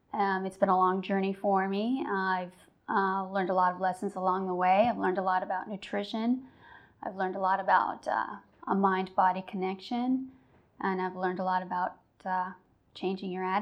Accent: Colorado Springs, Colorado, United States; I'm from Colorado Springs, Colorado.

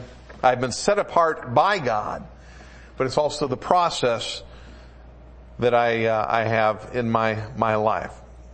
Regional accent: Detroit, Michigan, United States; I grew up in the Detroit area, which has the largest Arabic population in the United States.

